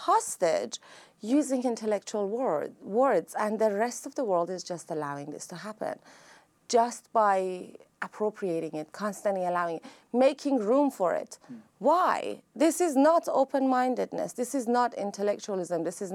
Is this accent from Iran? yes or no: yes; Iran; moved away; a new life, completely different from where I was raised in Iran, and exposure to a whole different culture, which came with a lot of shocks